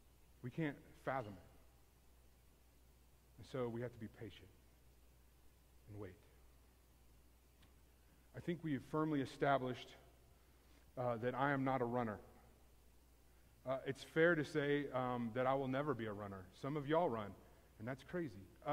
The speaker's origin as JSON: {"language": "English", "town": "Houston", "region": "Texas", "country": "United States", "tie": "born or raised there", "said": "I told you, I grew up in Houston. I grew up in Houston traffic, driving in Houston traffic."}